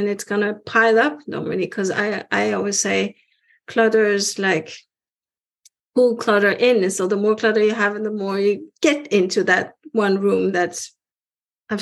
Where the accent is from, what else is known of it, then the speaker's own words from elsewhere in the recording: France; English is a second language; also born or lived in Iran; now in Hamburg, Germany; I'm not German. I was born in Iran and I grew up in France, and I've been living in Hamburg now for 17 years, actually. So, but still not German.